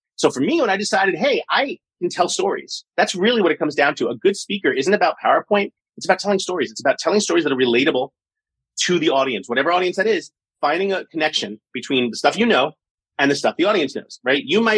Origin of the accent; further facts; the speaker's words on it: New York City, New York, United States; I think growing up in New York City has a lot to do with that.